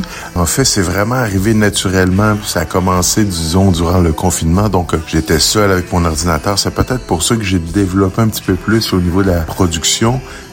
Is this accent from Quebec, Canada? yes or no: yes; Quebec, Canada; vu que je viens du Québec, j'ai fait beaucoup d'allers-retours